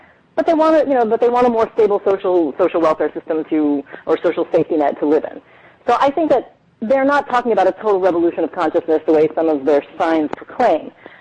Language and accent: English; Tel Aviv, Tel Aviv District, Israel; I live with them. I'm from Tel Aviv.